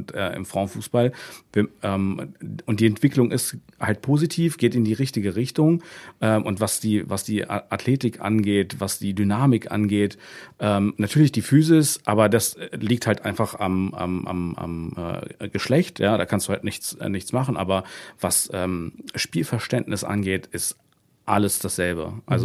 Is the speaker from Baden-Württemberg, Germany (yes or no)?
no; Lower Saxony, Germany; ich komme eigentlich aus dem Weserbergland